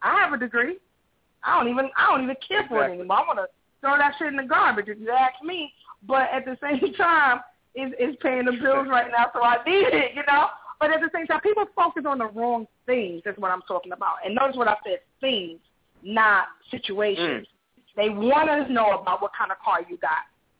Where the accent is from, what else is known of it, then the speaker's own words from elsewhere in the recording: New York, United States; I'm from East Flatbush in Brooklyn, okay? I'm living in Bushwick right now.